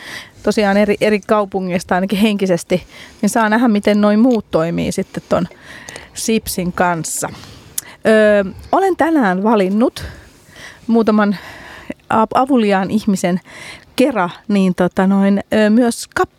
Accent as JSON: {"language": "Finnish", "town": "Helsinki", "region": "Uusimaa", "country": "Finland", "said": "minä, joka olen Helsingistä"}